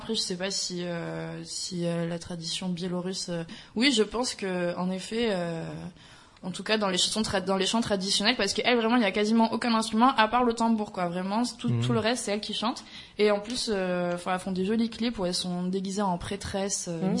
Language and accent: French; France; accent: French; Désolée pour mon accent français, je ne parle pas très bien biélorusse.